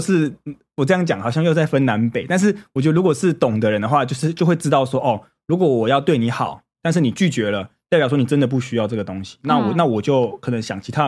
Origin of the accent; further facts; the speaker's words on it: southern Taiwan, Taiwan; 我身为一个我在南部长大，不代表南部人的这个发言